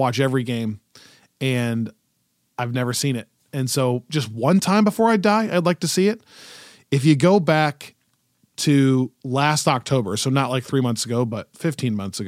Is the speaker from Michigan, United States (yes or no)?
yes; Michigan, United States; Let's have the Lions win their first Super Bowl. I'm from Michigan. That would be so cool.